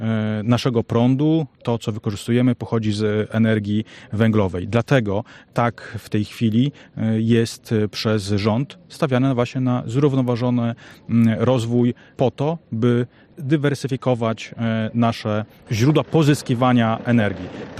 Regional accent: Augustów, Podlaskie Voivodeship, Poland; o moje rodzinne miasto Augustów

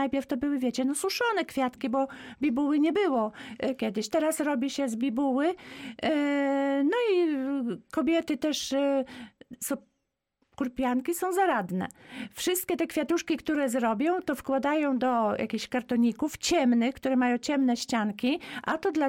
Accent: Masovian Voivodeship, Poland; jak ja bym mogła jako rodowita kurpianka zielona powiedzieć

